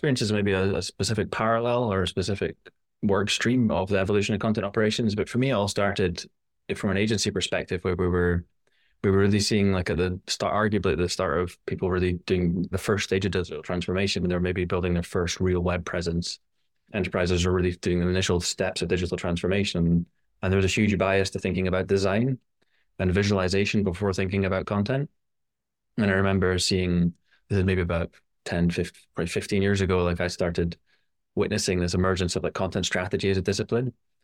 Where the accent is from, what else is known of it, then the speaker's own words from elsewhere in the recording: Scotland, United Kingdom; now in France; I'm from Scotland originally, and now based in France.